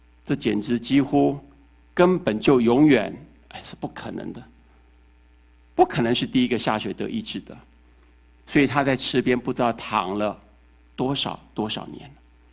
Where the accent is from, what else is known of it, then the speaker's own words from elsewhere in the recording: Taiwan; accent: Taiwanese; 不像我这个台湾腔啊，